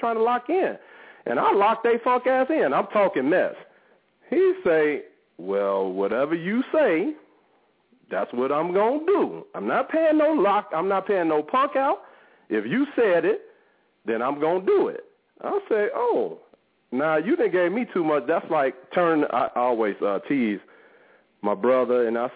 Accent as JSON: {"language": "English", "town": "Chicago", "region": "Illinois", "country": "United States", "said": "And I was like, man, I'm from Chicago."}